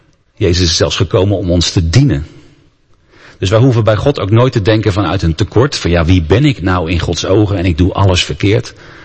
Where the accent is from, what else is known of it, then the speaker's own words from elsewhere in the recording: Rotterdam, South Holland, Netherlands; Ik ben Rotterdammer